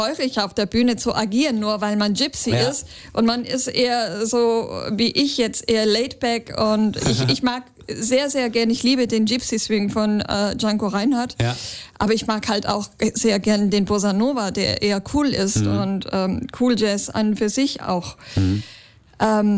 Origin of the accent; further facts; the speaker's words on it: Baden-Württemberg, Germany; Also da, wo ich aufgewachsen bin, war der Ausländeranteil an der Schule gleich null. Mhm. An der Dorfschule im Oberschwäbischen.